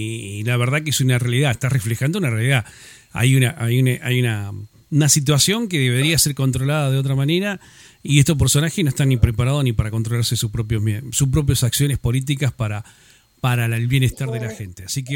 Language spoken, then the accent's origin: Spanish; Santa Cruz, Argentina; Yo nací en este lugar, soy de Santa Cruz.